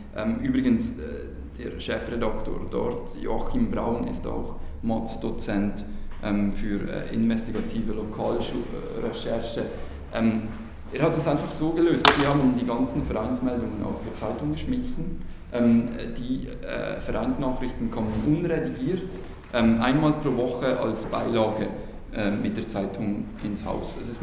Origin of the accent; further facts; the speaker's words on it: Valais, Switzerland; Also wenn ich jetzt aus der Region, wo ich aufgewachsen bin